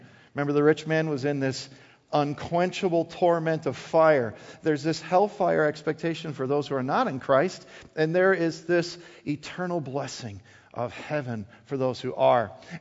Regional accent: Wisconsin, United States; also born or lived in South Dakota, United States; I'm born and raised in Wisconsin, so I call it the North and Midwest. Lived 12 years in South Dakota, still Midwest, and now my wife and I live here in Iowa, still pretty much the Midwest, right?

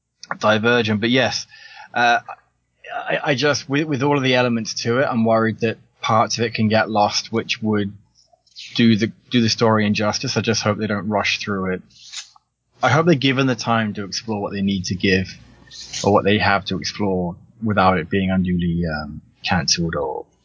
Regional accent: England, United Kingdom; moved away as an adult; now in Canada; I grew up in England, as you may or may not be able to tell. And I moved to the east coast of Canada probably about 13, 14 years ago.

